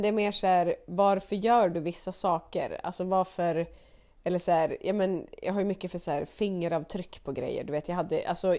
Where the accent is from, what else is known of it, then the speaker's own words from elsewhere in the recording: Norrland, Sweden; det är inbyggt som norrlänning, tror jag.